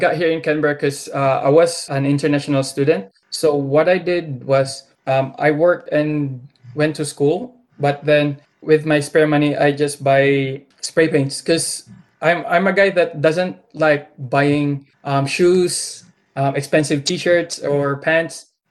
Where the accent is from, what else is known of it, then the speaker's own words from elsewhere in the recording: Philippines; for me being a Filipino.